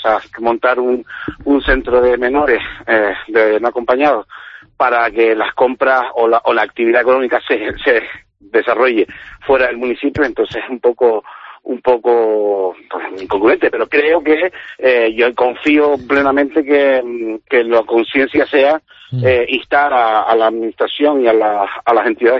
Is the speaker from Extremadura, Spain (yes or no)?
no; Artenara, Canary Islands, Spain; Los que somos de Artenara tenemos una sensibilidad muy importante, muy muy destacada y muy a flor de piel